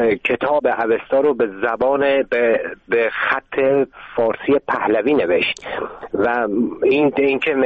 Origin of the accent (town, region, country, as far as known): Tehran, Tehran Province, Iran; born there; first language Azerbaijani; Persian is a second language